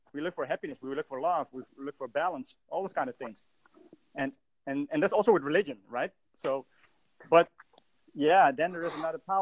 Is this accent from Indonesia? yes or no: yes; Indonesia; now in Amsterdam, Netherlands; So, but I'm originally from Indonesia.